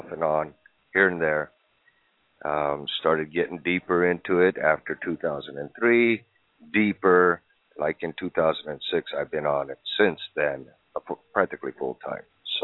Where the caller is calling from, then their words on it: West Virginia, United States; I'm calling from West Virginia.